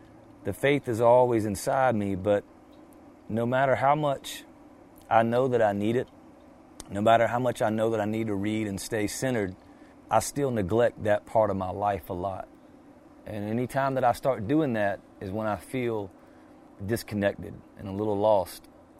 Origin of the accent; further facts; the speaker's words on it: Georgia, United States; I grew up in the Bible Belt in southern Georgia, and I grew up, you know, going to the Baptist church.